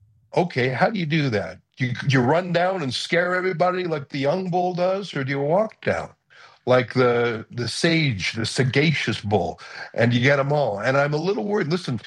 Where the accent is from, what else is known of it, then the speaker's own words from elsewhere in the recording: Canada; I'm a Canadian, as you mentioned